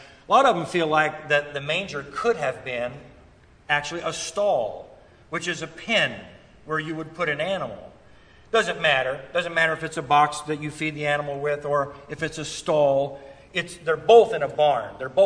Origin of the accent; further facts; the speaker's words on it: Ohio, United States; also born or lived in Florida; though I was born in Florida, I did half of my growing up in Ohio.